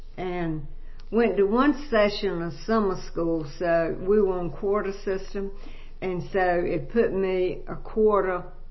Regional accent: Roanoke Rapids, North Carolina, United States; born there; I was born in Roanoke Rapids, North Carolina.

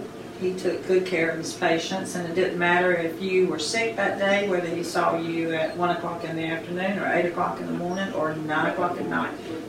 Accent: Taylor's Crossroads, North Carolina, United States; In Nash County, around Taylor's Crossroads.

